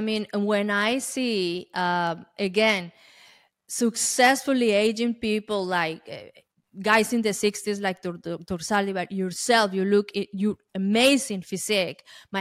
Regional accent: Colombia; English is a second language; moved away as an adult; now in United States; I'm coming from Colombia. It's a third world country. And is in general, you know, is a small economy compared with the United States. So when I came here 18 years ago

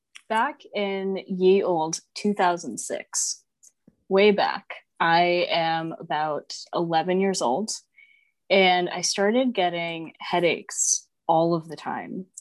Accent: United States; now in Australia; I am an American that lives in Australia.

